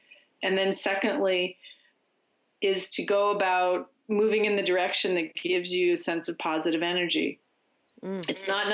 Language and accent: English; Philadelphia, Pennsylvania, United States; And growing up in Philadelphia, it's a big iconic image of the city.